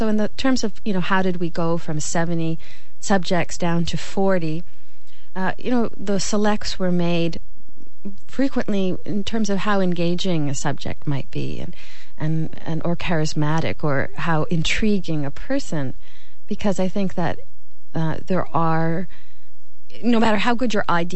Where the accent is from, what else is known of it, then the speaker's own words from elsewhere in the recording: Canada; We're from Canada, and that's where we work out of.